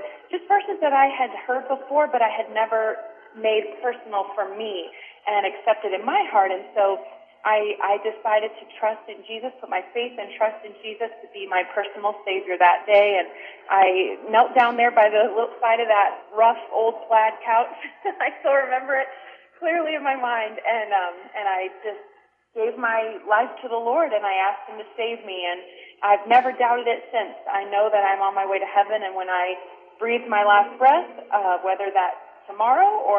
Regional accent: Queens, New York, United States; and so we moved there when I was 2. And so it's all I remember, you know, growing up. I grew up there in Queens.

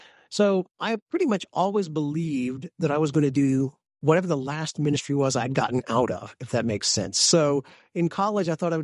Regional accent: Illinois, United States; We grew up in the very southern tip of the state of Illinois, actually, which is a pretty rural area. We lived 2 miles outside of a 900-person town.

